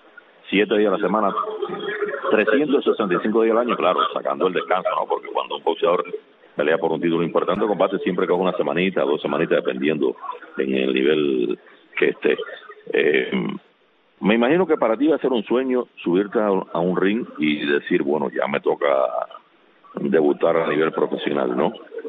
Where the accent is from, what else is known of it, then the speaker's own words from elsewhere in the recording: Cuba; en Cuba, yo me recuerdo en los 70, yo era un niño